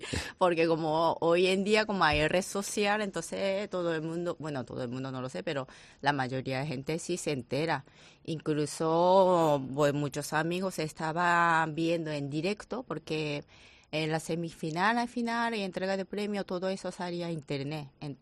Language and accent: Spanish; Japan; Spanish is a second language; Bueno, soy japonesa, entonces si la gente piensa que sí que soy japonesa, sí es correcto, ¿no?